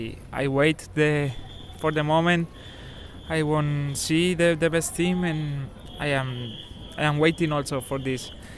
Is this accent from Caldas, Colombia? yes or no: yes; Pacora, Caldas, Colombia; English is a second language; now in La Ceja, Colombia; I'm from a small city in Caldas, it's Pacora, but I live in Antioquia and close to Medellin, in La Ceja.